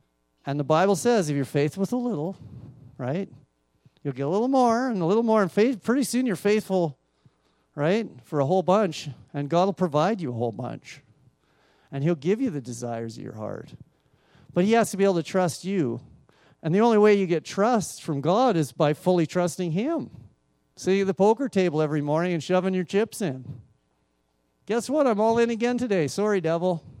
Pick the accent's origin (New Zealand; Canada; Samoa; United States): Canada; Red Deer, Alberta; now in Kamloops, Canada; but I grew up here. So I love Red Deer, right? I got lots of people I love here. This is my hometown.